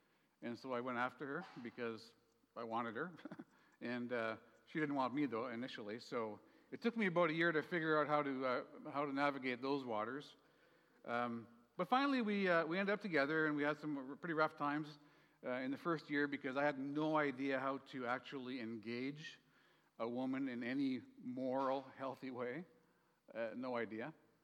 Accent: Canada; We were there in Canada. I'm Canadian, don't hold that against me.

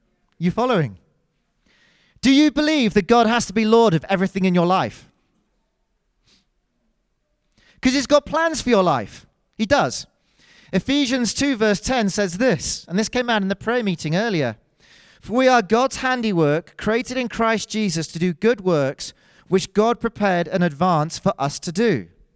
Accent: United Kingdom; Actually, I am ruled by a king. Technically, I'm British.

